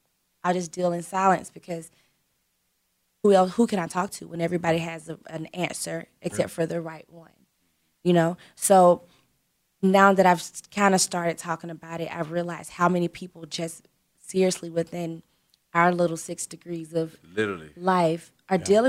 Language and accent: English; the South, United States; And we're from the South